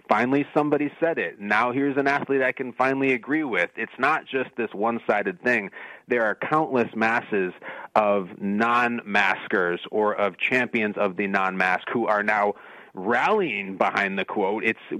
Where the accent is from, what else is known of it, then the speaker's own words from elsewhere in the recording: Illinois, United States; Like we're both from the Chicago suburbs.